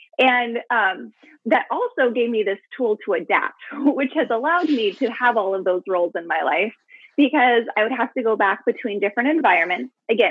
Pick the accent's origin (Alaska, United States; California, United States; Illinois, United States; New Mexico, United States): Alaska, United States; Juneau; now in Anchorage, United States; It's so big that I grew up in Juneau. So again, it's a rainforest and it's surrounded by rainforest. So you can only take a boat or an airplane in. You can't drive in or out.